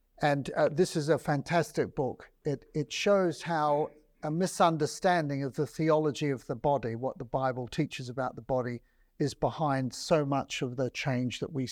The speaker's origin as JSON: {"language": "English", "country": "New Zealand", "moved": "as an adult", "lives_now": "United Kingdom", "said": "of my background, I come from New Zealand originally."}